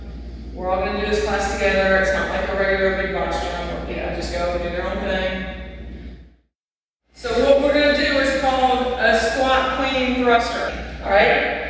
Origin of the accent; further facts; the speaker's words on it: South Carolina, United States; I grew up in South Carolina. It wasn't okay. And it might not still be okay. I don't know. I don't live there anymore.